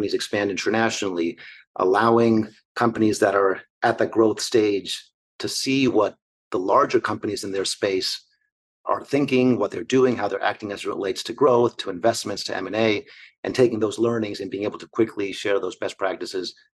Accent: Argentina; also born or lived in United States / Spain / United Kingdom; now in New York, United States; I grew up partly in Argentina, partly in the US, partly in Spain, spent some time in the UK.

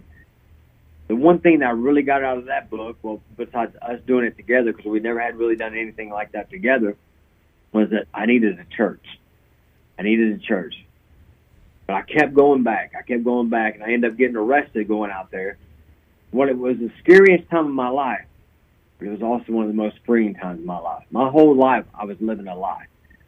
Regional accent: Tennessee, United States; I was a cowboy from Tennessee that could box a little bit.

